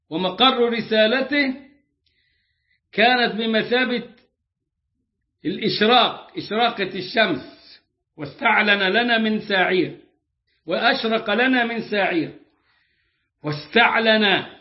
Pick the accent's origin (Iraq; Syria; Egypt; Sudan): Egypt